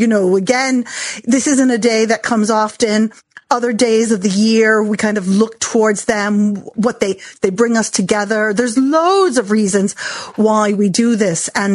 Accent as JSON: {"language": "English", "town": "Chicago", "region": "Illinois", "country": "United States", "tie": "born or raised there", "said": "Now, I grew up in Chicago. I never saw a 13th floor growing up anywhere."}